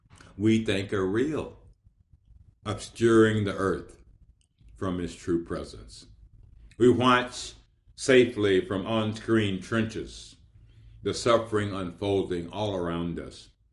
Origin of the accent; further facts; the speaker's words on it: Cleveland, Ohio, United States; I grew up in Cleveland, Ohio, lived through the riots there before Martin Luther King was assassinated